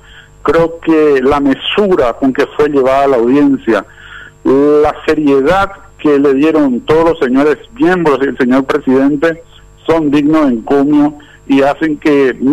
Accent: Paraguay

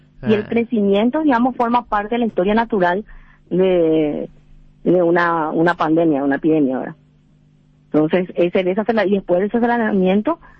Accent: Paraguay

